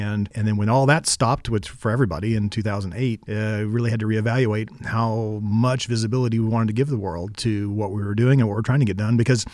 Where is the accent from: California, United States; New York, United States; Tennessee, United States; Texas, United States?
Texas, United States; Mexia; a Texas boy growing up in Mahia, Texas